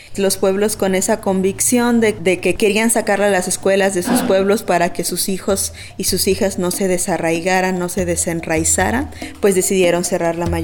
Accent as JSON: {"language": "Spanish", "region": "Yucatán", "country": "Mexico", "said": "yo vengo de Yucatán, soy del pueblo maya."}